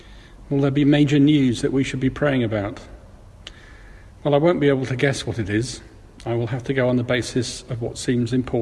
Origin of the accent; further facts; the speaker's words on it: Bristol, South West England, United Kingdom; Edward Colston in my hometown of Bristol